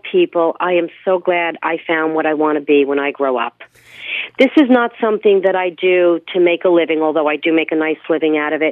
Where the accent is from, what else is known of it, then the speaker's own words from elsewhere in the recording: Old Bridge, New Jersey, United States; moved away; I grew up in New Jersey.